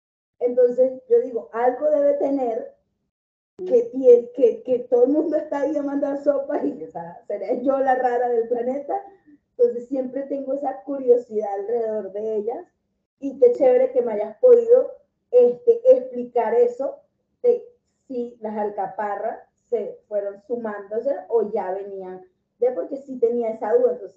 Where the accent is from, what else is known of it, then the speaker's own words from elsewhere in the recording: Venezuela; porque yo soy del Caribe